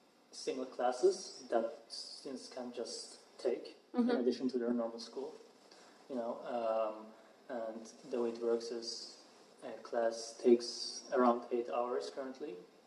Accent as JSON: {"language": "English", "region": "Zurich", "country": "Switzerland", "tie": "born or raised there", "lives_now": "San Francisco, United States", "said": "So I was born and raised in Zurich."}